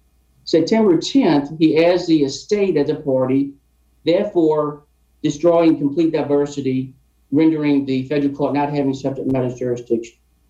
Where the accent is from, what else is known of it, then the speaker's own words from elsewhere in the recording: New Orleans, Louisiana, United States; I grew up in the New Orleans area, alumni of Tulane.